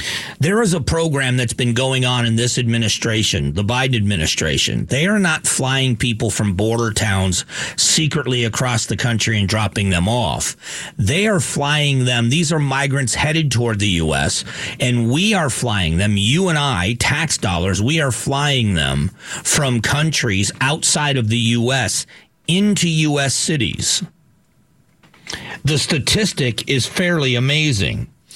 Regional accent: Florida, United States; where I grew up in Florida, I was in Southwest Florida on the Gulf of Mexico

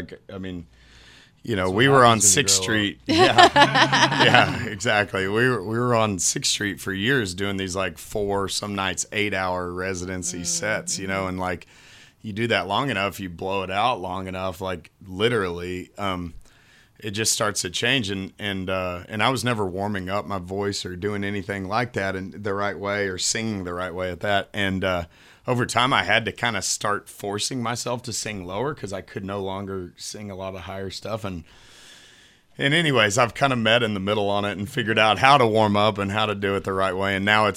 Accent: Terrell, Texas, United States; So I grew up in Terrell, Texas, in between Dallas and Tyler, technically East Texas

